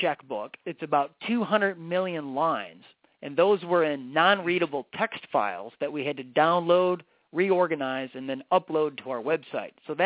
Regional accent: Illinois, United States; In the state of Illinois, we've got all sorts of egregious circumstances. It's my home state.

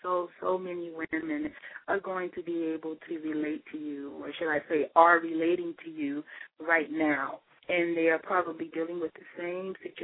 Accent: Florida, United States; Now, I'm from Dade County, and I don't know what that means.

